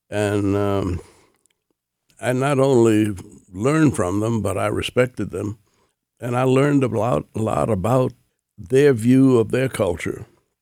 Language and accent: English; New Orleans, Louisiana, United States; I grew up in New Orleans, and there was an Irish grocery store on one corner, and the next corner was an Italian bar.